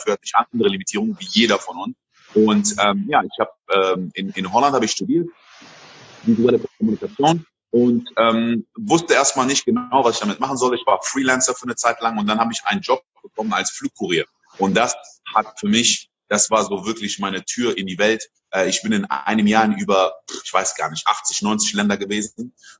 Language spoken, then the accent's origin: German; Côte d’Ivoire; now in Germany; Ich bin in Elfenbeinküste groß geworden, dann nach Deutschland gezogen. Meine Eltern sind sehr viel umgezogen.